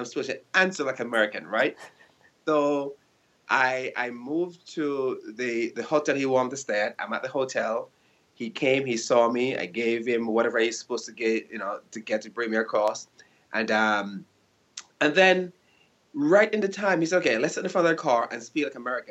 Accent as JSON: {"language": "English", "country": "Jamaica", "tie": "born or raised there", "said": "Growing up in Jamaica, you know, I came from a pretty much working class family neighborhood."}